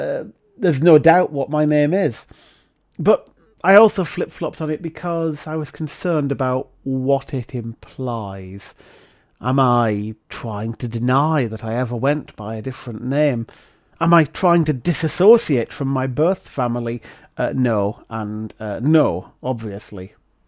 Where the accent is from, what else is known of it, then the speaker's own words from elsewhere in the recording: Scotland, United Kingdom; born there; I was born in Scotland